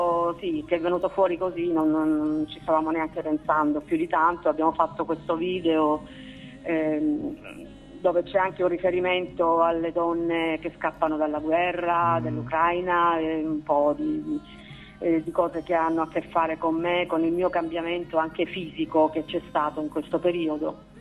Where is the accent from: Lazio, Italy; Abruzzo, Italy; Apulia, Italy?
Apulia, Italy; Io sono pugliese, sono salentina